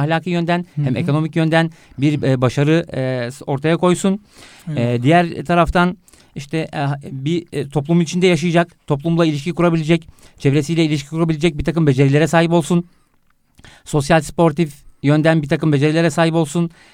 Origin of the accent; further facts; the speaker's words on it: Black Sea Region, Turkey; 9 Eylül İlahiyat mezunuyum. Karadenizliyim.